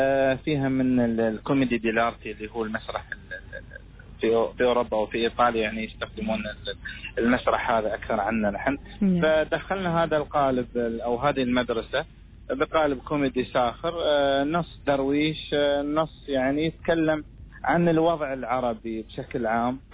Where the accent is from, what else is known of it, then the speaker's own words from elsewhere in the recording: Oman; فالمسرحي عندنا في عمان يتميز بهذه الصفات.